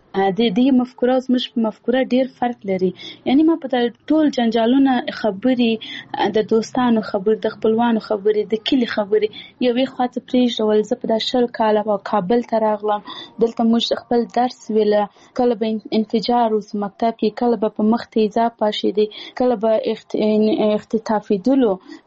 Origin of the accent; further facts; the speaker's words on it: Paktia, Afghanistan; زه خپل د پکتیا ولایت یم، زه د یو کلی یم